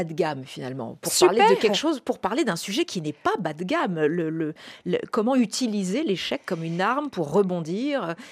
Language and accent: French; France; chez nous, en France, c'est une phrase assassine quand même.